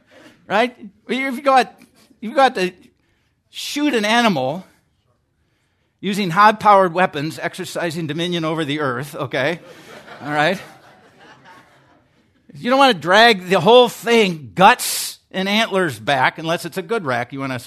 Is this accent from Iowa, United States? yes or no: yes; Iowa, United States; When I was 11 years old, I grew up in Iowa.